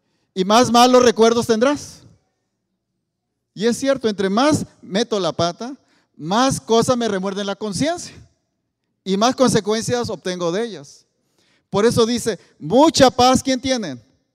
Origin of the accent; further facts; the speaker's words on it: Oaxaca, Mexico; O sea, que soy de Oaxaca, somos muy emocionales y somos muy enamoradizos, ¿verdad?